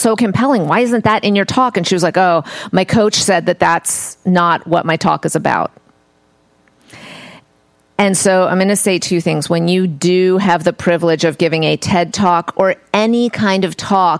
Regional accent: Indiana, United States; I have a game night, like, you know, because I'm from Indiana, so we have game nights.

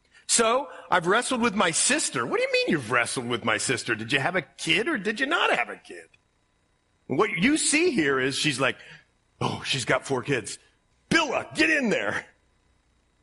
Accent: Ohio, United States; Reminds me of being a kid in Ohio. We used to go look for mushrooms out in the woods. And people around my hometown would kill for those things if you found them, right?

